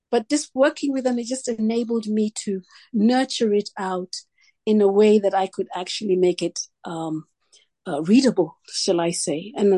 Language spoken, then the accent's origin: English; Kenya; born there; I was born and in Kenya